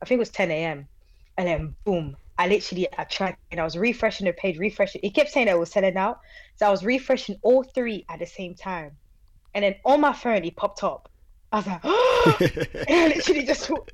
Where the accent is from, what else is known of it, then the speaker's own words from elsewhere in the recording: Senegal; because obviously growing up, because I grew up in Senegal as well, so I missed out a lot.